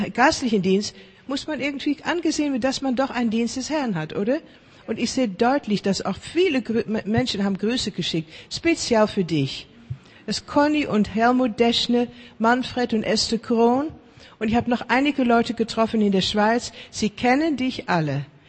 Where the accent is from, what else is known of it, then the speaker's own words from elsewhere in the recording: Netherlands; born there; German is a second language; Deutsch ist nicht meine erste Sprache. Ist eine gelernte Sprache. Ich habe Sprachen gelernt, seitdem ich 10, 11 Jahre war. Und ich bin in Holland geboren, war ein Holocaust-Überlebende.